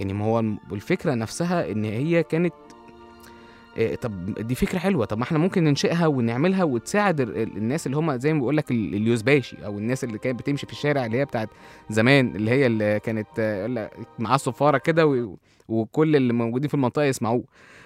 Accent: Egypt; وهتلاقيه عندنا في مصر، عندنا في الجيش برضو عندنا كلاب الحرب

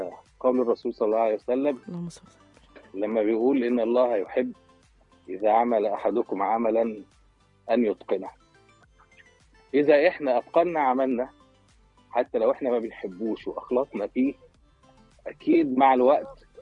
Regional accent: Egypt; البطالة عندنا في مصر تقريبا حوالي 7.5% من قوة العمل

